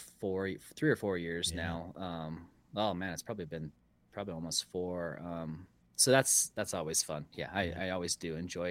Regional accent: Salt Lake City, Utah, United States; I grew up in Salt Lake, really.

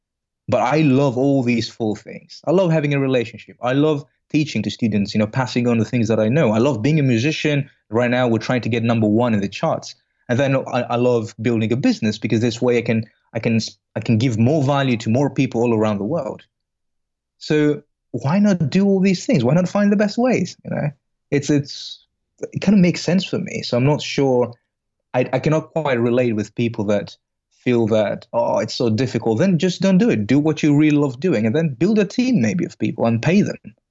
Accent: Greece; moved away as an adult; Originally, I'm from Greece. So before the financial crisis of Greece, I left Greece because of the army.

